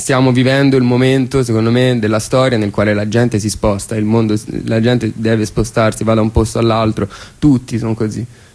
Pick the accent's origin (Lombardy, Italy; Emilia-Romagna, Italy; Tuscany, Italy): Emilia-Romagna, Italy; Ravenna; moved away; No, io vengo da Ravenna, poi ho vissuto lì per un po', poi mi sono spostato, sono andato in un altro paese